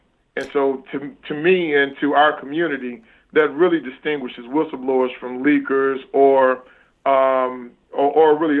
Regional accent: Arkansas, United States; you know, I grew up in Arkansas and I got a chance to go to Washington, D.C. when my governor ran for president.

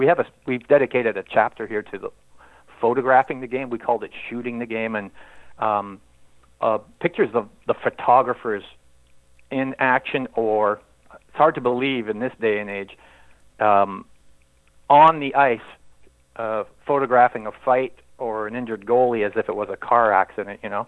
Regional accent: Montreal, Quebec, Canada; I'm from Montreal. My dad grew up on the avenues in Verdun, and his brothers grew up with Scotty Bowman.

